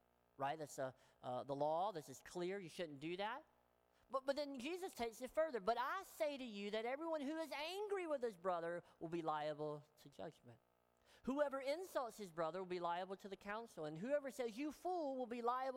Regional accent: the South, United States; Hebrew oftentimes has sayings that mean stuff, which I really appreciate because I grew up in the South. We have these sayings that mean stuff.

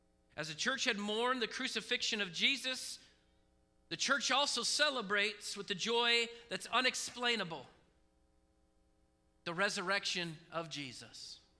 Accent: Oregon, United States; When we were growing up in Oregon, one of my favorite family traditions was the yearly Easter egg hunt.

